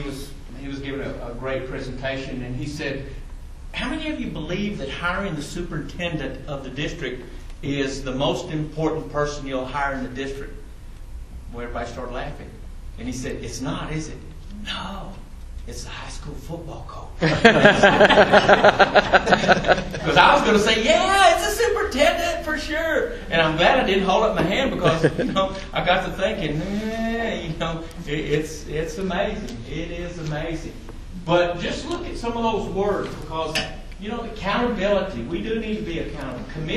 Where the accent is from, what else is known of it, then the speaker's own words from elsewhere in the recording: Marfa, Texas, United States; Me growing up in Marfa, Texas, I ate that up, right?